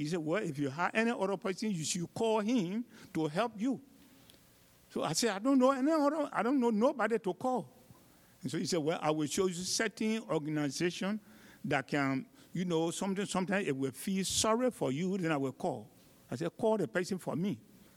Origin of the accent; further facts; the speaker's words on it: Liberia; now in United States; now, at the present time, I am Liberian. I am American.